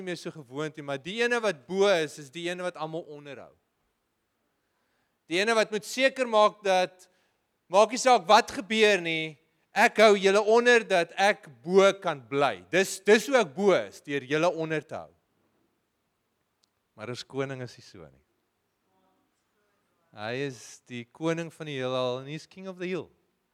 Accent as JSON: {"language": "Afrikaans", "town": "Pretoria", "region": "Gauteng", "country": "South Africa", "tie": "born or raised there", "said": "Ek onthou toe ek was so 'n laerskool seentjie, ek het daar in Pretoria groot geword"}